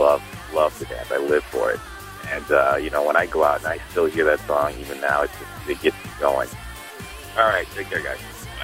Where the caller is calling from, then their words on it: Chicago, Illinois, United States; I'm calling from Chicago Burbs.